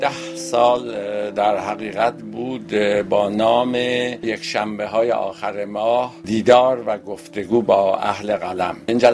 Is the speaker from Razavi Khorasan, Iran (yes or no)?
yes; Mashhad, Razavi Khorasan, Iran; من بیشتر به این دلیلی که خودم مشهدی هستم و از خراسان میام